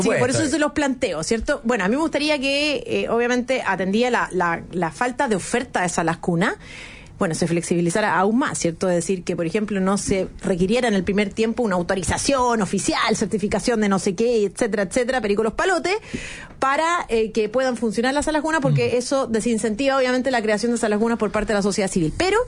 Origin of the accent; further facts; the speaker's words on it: Chile; esta discusión fundamental que nos convoca a todos como chilenos